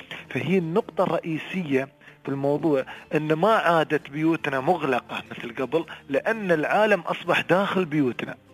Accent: United Arab Emirates; نحن في بلد نعم وبلد خير، فمستوى الدخل عندنا في الإمارات مستوى جيد

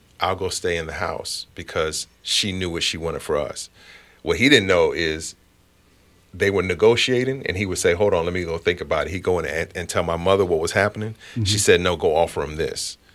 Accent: Chicago, Illinois, United States; now in Muskegon, United States; So, down the road, so I'm originally from Chicago.

